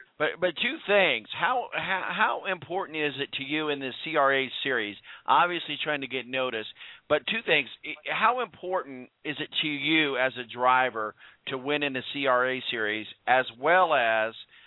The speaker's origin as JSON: {"language": "English", "town": "Evansville", "region": "Indiana", "country": "United States", "tie": "born or raised there", "said": "I grew up in Evansville. I know you can't get there from here, but you can get here from there."}